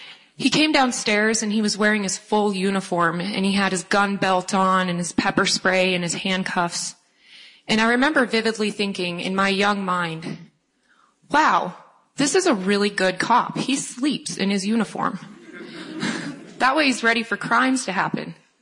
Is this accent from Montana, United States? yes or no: yes; Montana, United States; born there; I was born on the Blackfeet Reservation here in Montana.